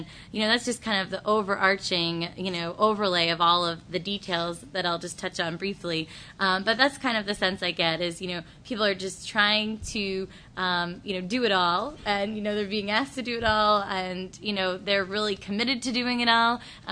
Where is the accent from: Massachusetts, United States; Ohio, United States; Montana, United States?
Massachusetts, United States; I'm from Massachusetts, as some of you know